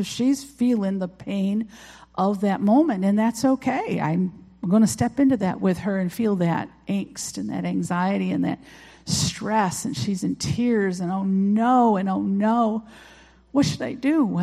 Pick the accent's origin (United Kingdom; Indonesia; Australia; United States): United States; Rochester, New York; now in Warsaw, United States; as Pastor Jack has already said. We're from Warsaw. My husband and I met actually in Rochester, where we grew up, and then I met him when I was 16.